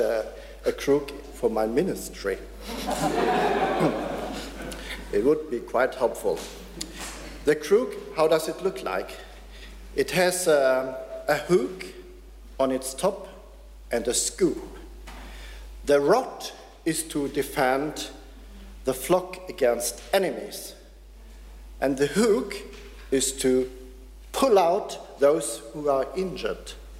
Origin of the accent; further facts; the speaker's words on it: Germany; also born or lived in northern Germany; Well, I was born in the north in Germany, close to the border to the Netherlands, but grew up in this house, first nearby Stuttgart, and then in a small town close to the Alps.